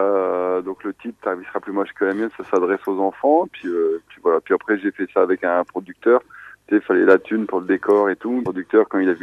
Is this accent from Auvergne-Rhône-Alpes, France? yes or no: no; Hauts-de-France, France; Après, je suis du Nord, hein, donc franchement, je suis entraîné